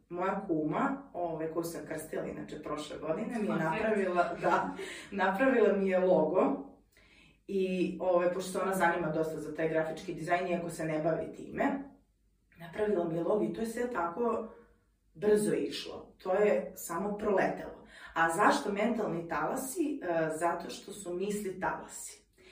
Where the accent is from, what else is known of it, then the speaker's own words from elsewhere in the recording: Inđija, Vojvodina, Serbia; Dolazim iz Indije i završila sam tu i gimnaziju, društveni smer. Nakon toga sam upisala filozofski fakultet u Novom Sadu i evo me, još sam tu.